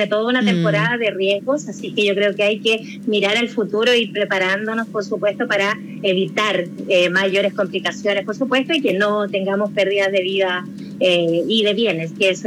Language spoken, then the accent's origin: Spanish; Valparaíso, Chile; Bueno, yo soy de Valparaíso también.